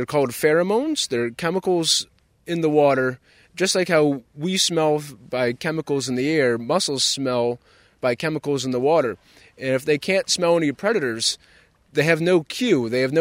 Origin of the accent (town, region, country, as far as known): Long Island, Maine, United States; born or raised there